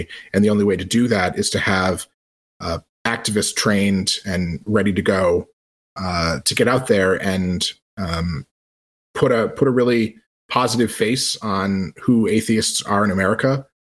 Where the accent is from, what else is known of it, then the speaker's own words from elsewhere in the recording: Michigan, United States; I'm from Michigan. It's like we don't talk about like religion and money and politics.